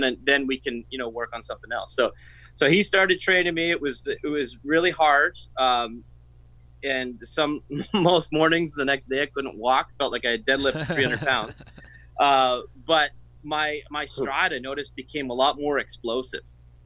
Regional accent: Ottawa, Ontario, Canada; I'm originally from Ottawa, Ontario, Canada.

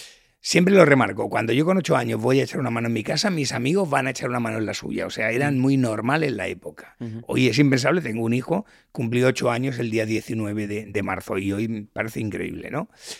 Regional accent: Badalona, Catalonia, Spain; born there; yo nací en Badalona junto con mi hermana menor. Los primeros nacieron en Barcelona, luego otros en Santa Coloma y luego ya los tres últimos nacimos en Badalona.

